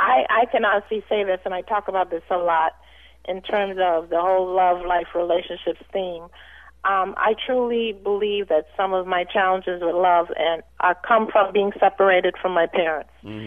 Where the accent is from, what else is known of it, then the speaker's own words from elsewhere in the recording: Canada; And ultimately, even if I was raised in Canada, my parents were very, very Caribbean.